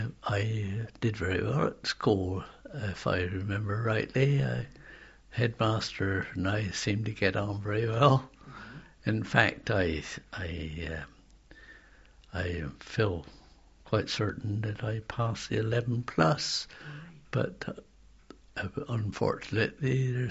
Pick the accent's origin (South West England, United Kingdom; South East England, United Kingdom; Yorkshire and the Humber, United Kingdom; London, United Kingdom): South West England, United Kingdom; Tatworth; also born or lived in Bath; Were brought up, actually, at... Tatworth.